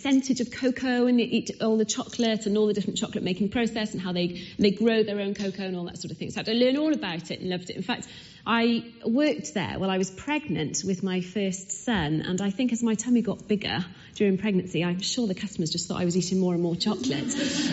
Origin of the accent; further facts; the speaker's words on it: Cardiff, Wales, United Kingdom; now in Tunbridge Wells, United Kingdom; I live just outside Tunbridge Wells, and I'm married to Andy, who's Scottish, and I grew up in Cardiff